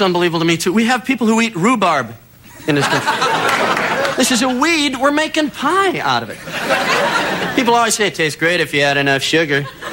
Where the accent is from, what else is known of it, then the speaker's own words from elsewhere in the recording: Wisconsin, United States; now in California, United States; I am originally from Wisconsin. A couple other escapees here tonight. That's right. I've been out here 4 years in California.